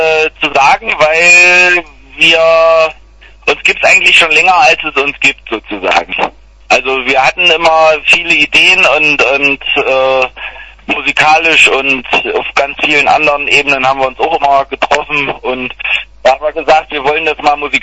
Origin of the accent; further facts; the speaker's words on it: Brandenburg, Germany; Ich bin eigentlich Brandenburger, ja